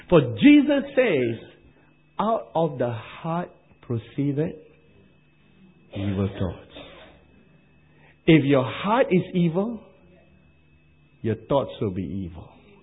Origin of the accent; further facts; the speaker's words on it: England, United Kingdom; But I'm English.